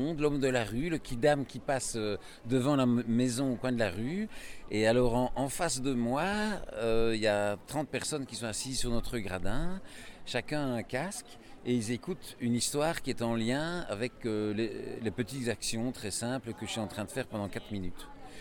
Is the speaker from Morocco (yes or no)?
no; Namur, Wallonia, Belgium; Donc on a une quinzaine de comédiens, on vient de Namur